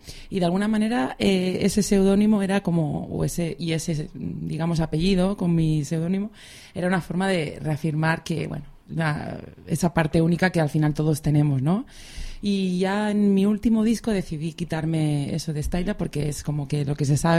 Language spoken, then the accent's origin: Spanish; Pamplona, Navarre, Spain; born there; moved away as an adult; now in Barcelona, Spain; yo nací en Pamplona y, bueno, sobre los, no sé, ni me acuerdo ya porque llevo mucho tiempo aquí, pero a los 20 años, 21, decidí venir aquí